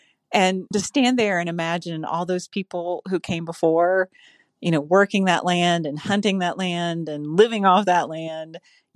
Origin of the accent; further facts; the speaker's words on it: West Virginia, United States; I'm a seventh generation West Virginia girl. My husband and I still own the family farm that I grew up on in West Virginia